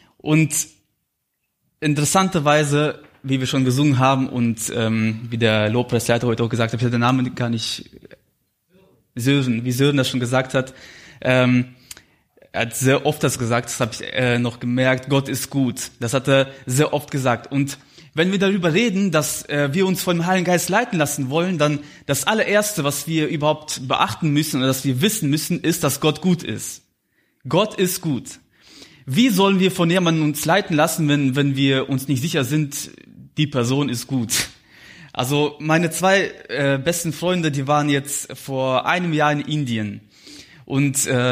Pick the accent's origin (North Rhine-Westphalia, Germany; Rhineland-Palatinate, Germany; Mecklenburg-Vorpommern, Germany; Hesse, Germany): North Rhine-Westphalia, Germany; Minden; ich komme aus Minden